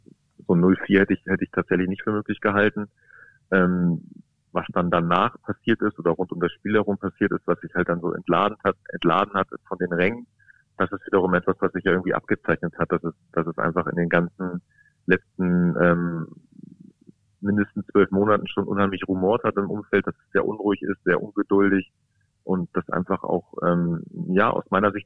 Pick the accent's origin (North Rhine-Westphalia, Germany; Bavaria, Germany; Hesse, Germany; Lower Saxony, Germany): Lower Saxony, Germany; Braunschweig; ich komme ja bin ja quasi ein Kind der Region und kenne das im Prinzip aus den späten 80er Jahren nicht anders, dass es halt im Braunschweig dann immer auch sehr schnell geht